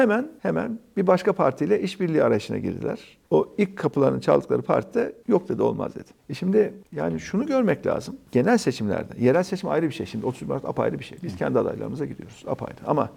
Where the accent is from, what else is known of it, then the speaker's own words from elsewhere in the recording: Ankara, Turkey; Ben Ankaralıyım, Ankara'da yaşıyorum.